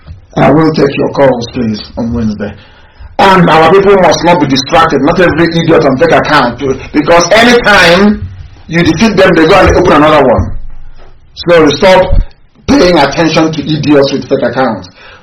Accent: Bende, Abia, Nigeria; We are all Igbo people. All of us. I am from Bende.

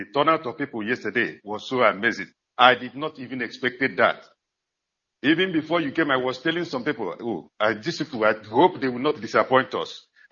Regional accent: Obodoku, Imo, Nigeria; now in Amsterdam, Netherlands; I am from Obodoku in Idato North Local Government, Biafra land.

